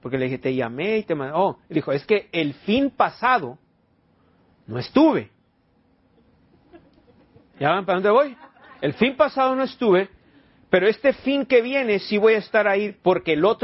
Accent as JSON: {"language": "Spanish", "region": "Sonora", "country": "Mexico", "said": "No más si soy de Sonora, quiero carne, bien, ajá."}